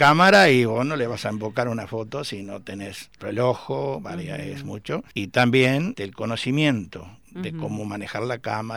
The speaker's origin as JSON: {"language": "Spanish", "country": "Uruguay", "moved": "yes", "lives_now": "San Martín, Argentina", "said": "Yo soy uruguayo. Hace 19 años ahora en mayo que vivo acá en San Martín."}